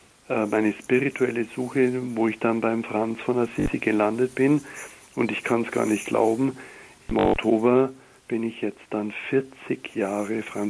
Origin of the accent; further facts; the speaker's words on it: Buchenhüll, Bavaria, Germany; Eben in Wald oder in die Natur des Altmühltals, wo ich herkomme.